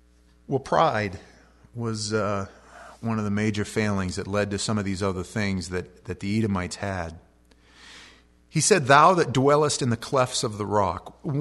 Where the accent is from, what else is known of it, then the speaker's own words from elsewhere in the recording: United States; It really should be, I'm grateful that I'm American.